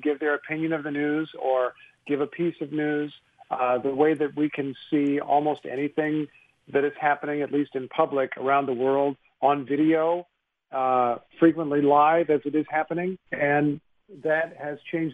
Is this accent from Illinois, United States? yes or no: no; Carmel, Indiana, United States; I'm a guy from Wilson Drive in Carmel and went to Carmel High School